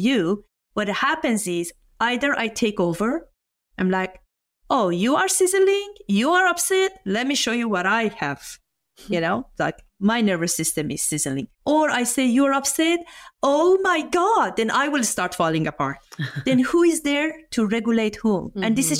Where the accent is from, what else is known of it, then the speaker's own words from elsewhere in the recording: Iran; I'm coming from Iran. Many people think that, you know, a woman from Iran, how come you talk about sex?